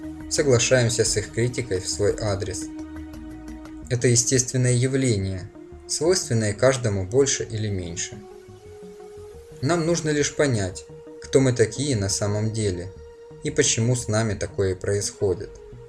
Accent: Russia; Я сам вырос в России

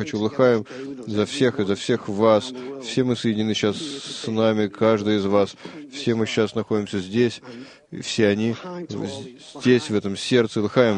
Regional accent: Chesterfield, East Midlands, United Kingdom; Я человек простой, из Честерфилда в Англии, жил всегда там, никогда тут не выезжал, никакие Соединенные Штаты, никогда в жизни.

